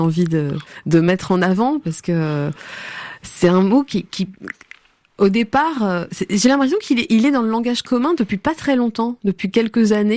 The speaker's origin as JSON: {"language": "French", "region": "Pays de la Loire", "country": "France", "said": "Dans les fermes du pays de la Mée, là d'où je viens. J'aime bien ce mot parce qu'il est très, très local."}